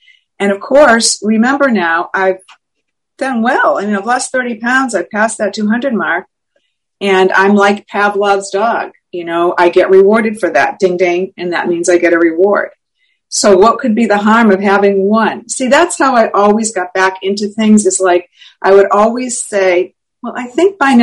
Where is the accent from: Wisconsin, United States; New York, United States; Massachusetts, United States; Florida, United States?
Massachusetts, United States; So in 1979, in August, there was this doctor in where I lived. I'm from Massachusetts.